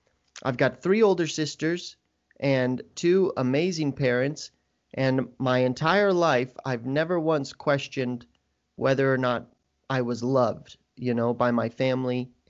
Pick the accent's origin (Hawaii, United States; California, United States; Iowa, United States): Iowa, United States; also born or lived in Oregon / Colorado; I was born in Oregon and lived there for a year, and then we moved to Colorado and lived there for 8 years, and then we moved to Iowa and lived there for like 10 years, and that's where I did middle school and high school